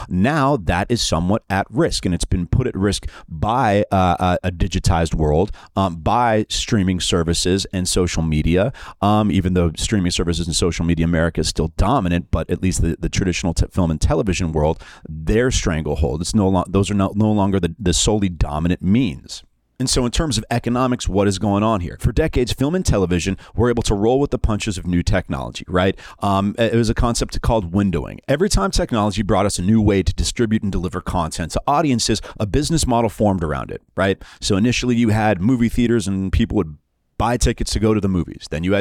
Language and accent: English; United States; We're American.